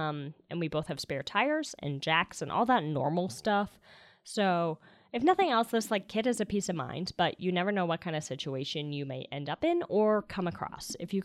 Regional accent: Canada; I grew up in Canada

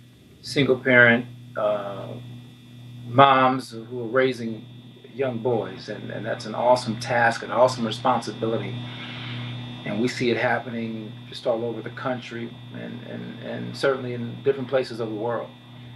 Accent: Los Angeles, California, United States; Organizations, I was involved, even in, growing up in the Crenshaw District, I was involved in the Boy Scouts, the Cub Scouts, Boy Scouts.

